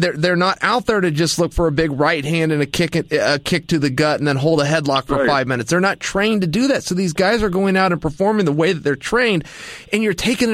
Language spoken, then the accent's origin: English; Portland, Oregon, United States; Yeah, I grew up in Portland. We had a great scene.